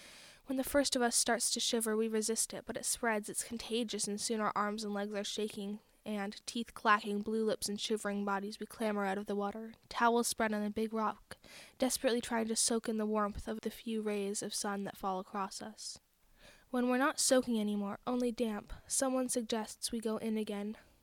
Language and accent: English; Johnson, Vermont, United States; I'm 14 years old, and I'm from Johnson, Vermont.